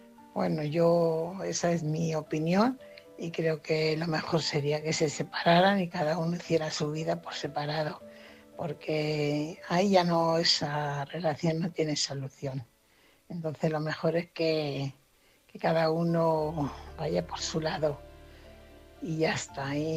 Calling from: Fuenlabrada, Community of Madrid, Spain; corresponsal de Fuenlabrada.

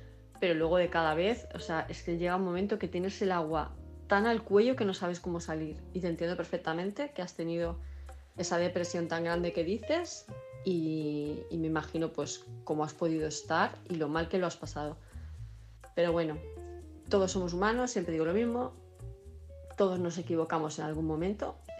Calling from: Palma de Mallorca, Balearic Islands, Spain; de Palma de Mallorca

